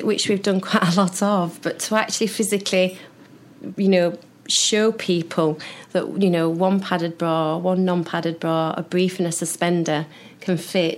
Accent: Sheffield, Yorkshire and the Humber, United Kingdom; You know, I'm from Sheffield.

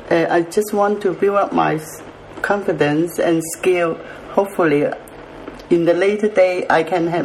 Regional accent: China; English is a second language; I'm a Chinese.

